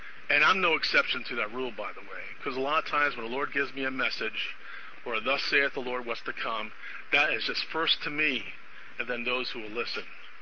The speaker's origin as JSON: {"language": "English", "country": "United States", "said": "as a human being, as an American, and as a patriot, it's hard to watch your country go to pieces."}